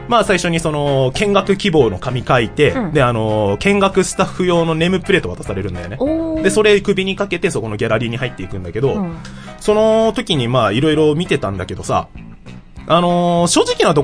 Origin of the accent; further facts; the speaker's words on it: Nerima, Tokyo, Japan; 練馬区の、まあ、自分の地元ね、まあ、言っても広いからさ、